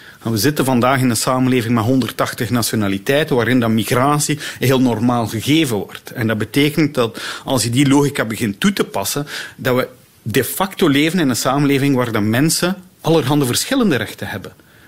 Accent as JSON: {"language": "Dutch", "country": "Belgium", "said": "Ik ben Belg, ik woon in België, maar ik werk in Nederland."}